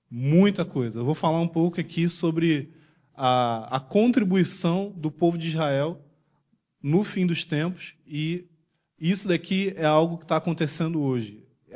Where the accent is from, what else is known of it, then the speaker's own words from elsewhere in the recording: Rio de Janeiro, Brazil; nós estamos lá no CPP, morando no meio do mato, saí lá do Rio de Janeiro, abandonei as praias e tô lá passando frio.